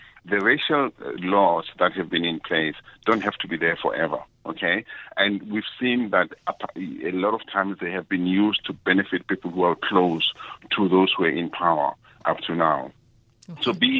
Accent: South Africa; now in Switzerland; I speak there as a South African who's concerned. Now, many countries across the world have changed, amended their constitutions, including Switzerland, where I am now

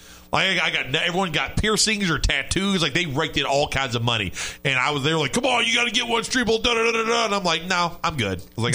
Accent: Louisville, Kentucky, United States; So, of course, I'm from Louisville.

